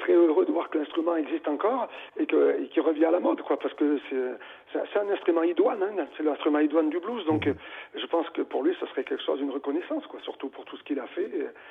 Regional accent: France; first language French; Moi, en fait, je pense français, donc j'écris français, ce que je ressens, j'ai pas envie de le transcrire, ça me vient tout seul, et c'est vraiment mes émotions personnelles, donc étant français, mes émotions elles sont françaises

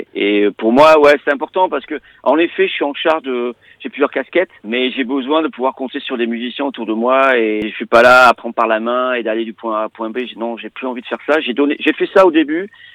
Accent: France; je suis français, et parce que des fois, je suis pas black

